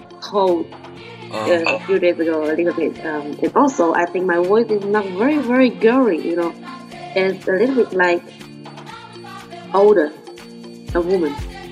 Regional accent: Guangzhou, Guangdong, China; English is a second language; from Guangzhou, and now I've worked in Guangzhou.

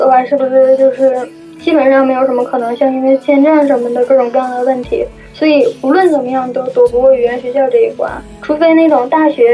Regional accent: China; 我一个中国人。

